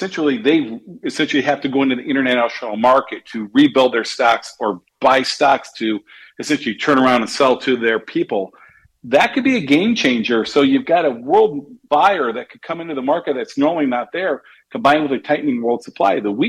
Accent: Seymour, Indiana, United States; I was down in southern Indiana, my hometown, Seymour, Indiana. I was over down there visiting my mom for Mother's Day

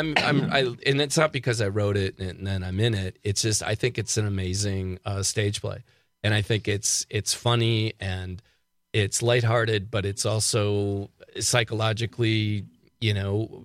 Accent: Waupaca, Wisconsin, United States; I'm from Waupaca, about 15 minutes from Plainfield.

